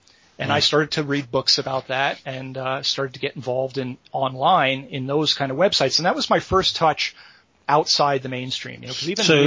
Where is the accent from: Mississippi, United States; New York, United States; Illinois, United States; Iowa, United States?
New York, United States; growing up in the New York City area, there were Jews around me.